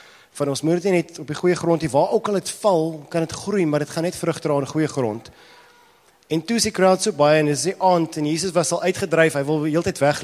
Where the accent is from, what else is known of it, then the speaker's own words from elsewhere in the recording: Gauteng, South Africa; Ek kom ook uit die Oosrand uit, is reg.